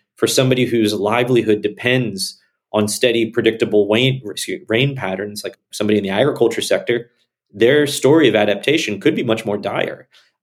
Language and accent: English; Appalachia, United States; We talk about, and I'm from the Appalachian area.